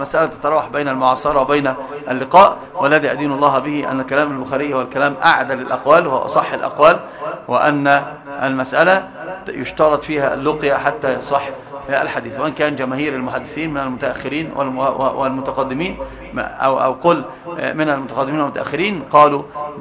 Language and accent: Arabic; Egypt